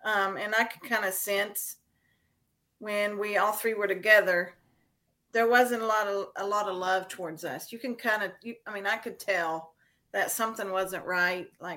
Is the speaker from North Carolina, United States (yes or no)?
yes; North Carolina, United States; also born or lived in Spain; I was born in Spain, came to the States by a man who I thought was my father, dropped my siblings and I off in a small town in North Carolina, and then he disappeared.